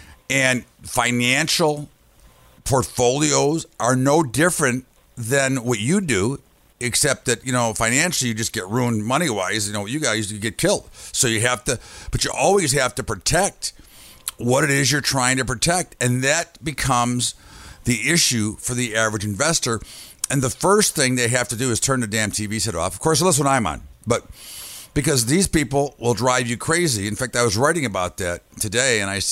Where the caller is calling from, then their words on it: Chicago, Illinois, United States; I'm calling in from Chi-Town